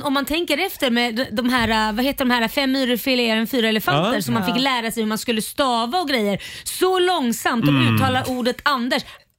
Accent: Stockholm, Stockholm County, Sweden; Ja, men jag håller med. Som stockholmare alltså.

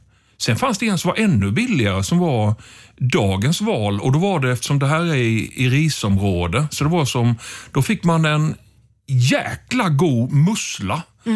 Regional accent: Småland, Sweden; Och vi som smålänningar så valde vi brunchen

